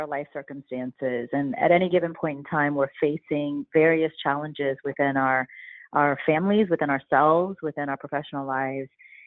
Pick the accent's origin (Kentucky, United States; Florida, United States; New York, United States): Florida, United States; Miami; So I grew up in Miami, Florida, and after attending UNC Chapel Hill and a short little stint on Wall Street in investment banking, I ended up at Columbia Law School